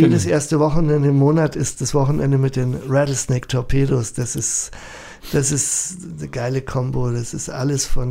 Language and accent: German; Munich, Bavaria, Germany; ich spreche ja selber kein Dialekt, aber ich bin ein Münchner Kindl.